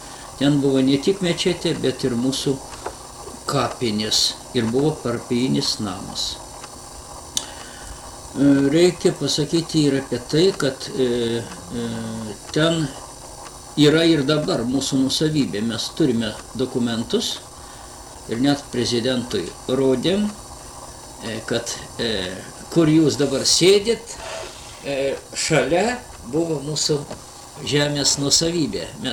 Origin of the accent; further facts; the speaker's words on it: Butrimonys, Alytus County, Lithuania; aš esu kilęs iš Butrimonio Alytaus apskrities, dar, sakysime, iki karinėje Lietuvoje, kartu su savo tėveliu lankydavau tą pačią Raižių mečetę, vaikas būdamas, ir ten mokiausi.